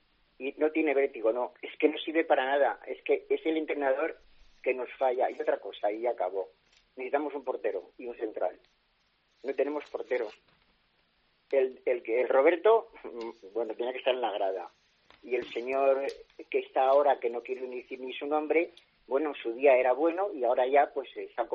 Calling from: Orgaz, Castilla-La Mancha, Spain; de Orgaz.

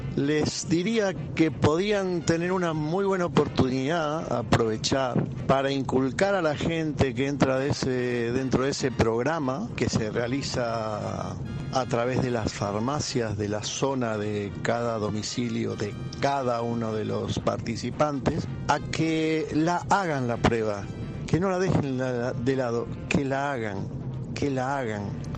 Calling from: Girona, Catalonia, Spain; de Girona.

